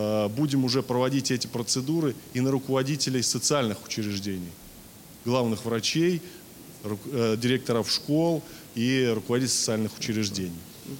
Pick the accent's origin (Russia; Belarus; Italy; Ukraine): Russia; Nizhny Novgorod Oblast; я из Нижегородской области.